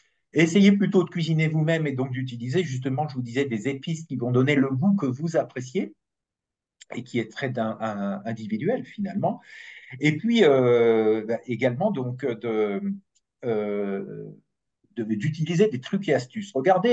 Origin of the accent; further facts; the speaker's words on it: Hauts-de-France, France; comme on dit chez nous dans le Nord.